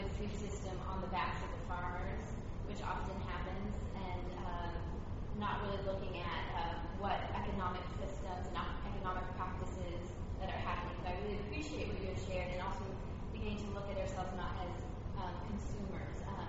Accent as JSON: {"language": "English", "region": "California", "country": "United States", "said": "I'm from California."}